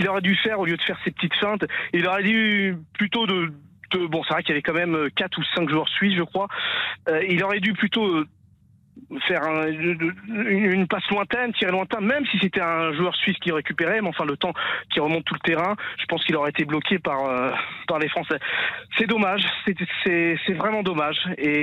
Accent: France; je suis français

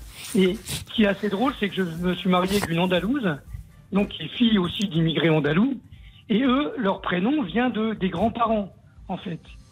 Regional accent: Mont-Saint-Martin, Grand Est, France; born there; je suis né en 63 à Mont-Saint-Martin, donc comme mon frère et ma sœur. D'ailleurs, nous on est né en France.

